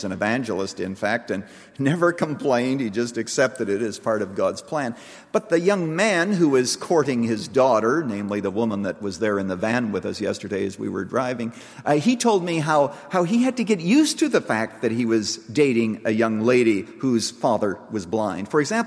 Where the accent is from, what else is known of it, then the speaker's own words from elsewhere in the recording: Canada; the church that I grew up in Canada.